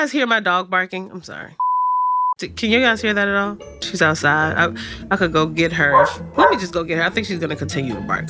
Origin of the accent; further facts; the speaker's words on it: Richmond, Virginia, United States; I am from Richmond, Virginia.